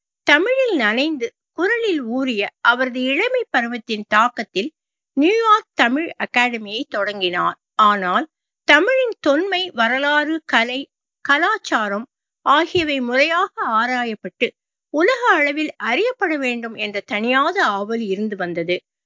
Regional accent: Madurai, Tamil Nadu, India; moved away as an adult; now in United States; நான் பிறந்தது வளர்ந்தது மதுரை. எனது மனைவி பிறந்த ஊர் ராஜபாளையம், அருகே உள்ள சத்திரப்பட்டி. 1990 ஆகஸ்டில் நான் அமெரிக்காவிற்கு வந்தேன்.

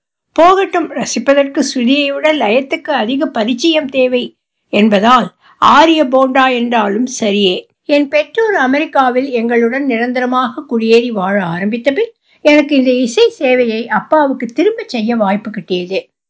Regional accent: Coimbatore, Tamil Nadu, India; என் சிறு வயதில் நாங்கள் கோயம்புத்தூரில் இருந்தோம்.

